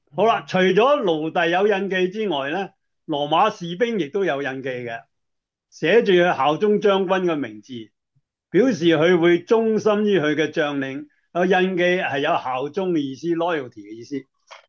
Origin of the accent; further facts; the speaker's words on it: Hong Kong; now in San Francisco, United States; 我系三藩市播道会嘅顾问牧师。我系从香港嚟咗好几十年啦。我系台山，我唔系台山阿伯吓。